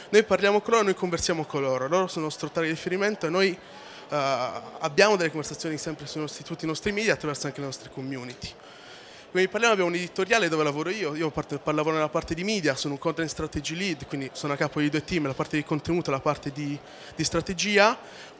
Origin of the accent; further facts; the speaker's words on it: Cagliari, Sardinia, Italy; now in Milan, Italy; Io sono nato a Cagliari, sono cresciuto a Cagliari, sono stato a Milano.